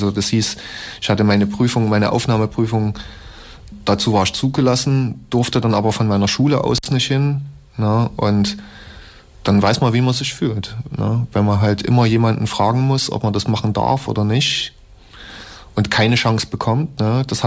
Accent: Leipzig, Saxony, Germany; Ich komme aus Leipzig, bin fast 36 Jahre alt

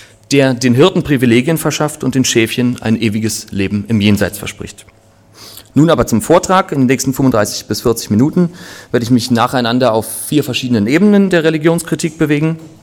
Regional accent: Berlin, Germany; born there; Ich bin 1980 in Berlin geboren, bin Sohn eines katholischen Kirchenmusikers, der aber weniger Katholik als Kirchenmusiker ist.

